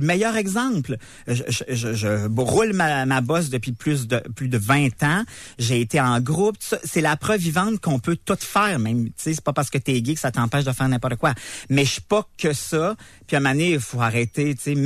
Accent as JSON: {"language": "French", "region": "Quebec", "country": "Canada", "tie": "born or raised there", "said": "Je viens de Charlevoix."}